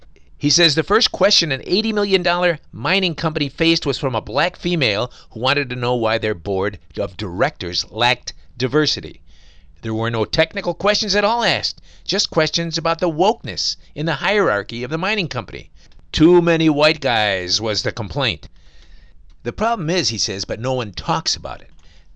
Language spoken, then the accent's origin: English; India; Nope, Johnny, I'm an Indian from India.